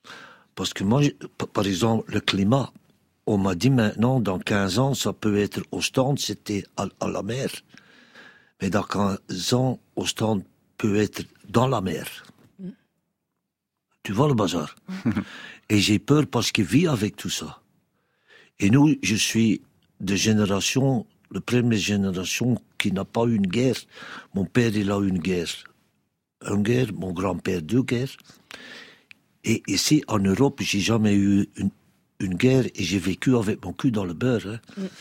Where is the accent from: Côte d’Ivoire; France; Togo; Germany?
Germany; French is a second language; now in Belgium; Après, je suis un Allemand, mais la Belgique, c'est un truc très bizarre.